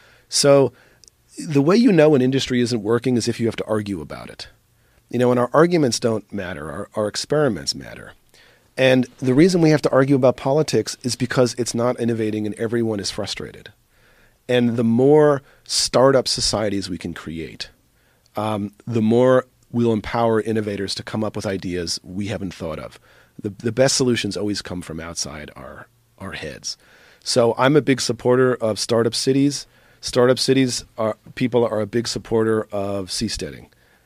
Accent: East Coast, United States; you know, I grew up in the East Coast. I was subjected to a few hurricanes.

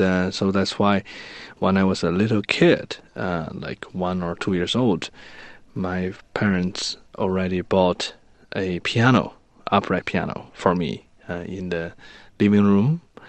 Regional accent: Shenyang, Liaoning, China; English is a second language; Back in my hometown, Shenyang, my father actually, he works as a police officer.

